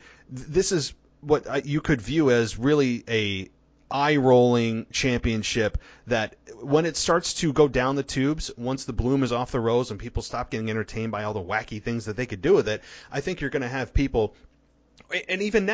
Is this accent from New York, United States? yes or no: yes; Albany, New York, United States; basically dying in front of the Albany crowd, my hometown, which I actually did not attend because I couldn't, unfortunately, on Monday night.